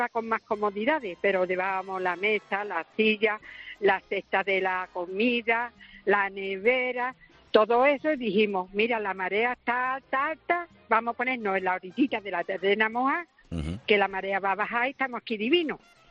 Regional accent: Jerez, Andalusia, Spain; La provincia aquí de Cádiz, nosotros somos de Jerez.

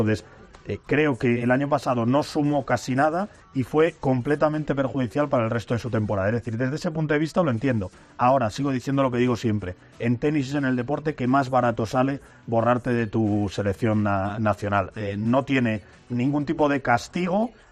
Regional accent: Spain

